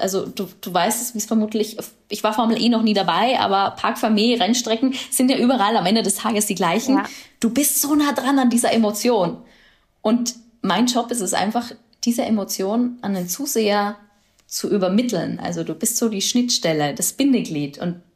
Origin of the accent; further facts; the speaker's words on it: Austria; Auf der anderen Seite haben wir bei uns in Österreich diese wunderschöne Sportsendung bei Servus TV, Sport und Talk aus dem Hangar 7.